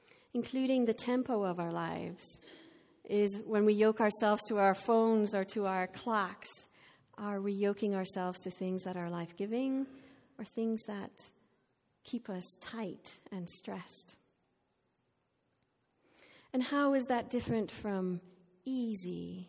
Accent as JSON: {"language": "English", "country": "Ireland", "tie": "born or raised there", "said": "I grew up in Ireland, and most of you know also that my dad was a former priest and my mom was a former Catholic nun. So I was obviously very rooted in the Catholic tradition of Christianity."}